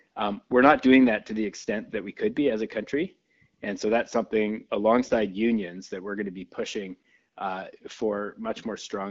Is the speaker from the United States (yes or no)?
no; Canada; Maybe the silver lining in all of this is that it makes us look at ourselves as Canadian people and what we have here in our country.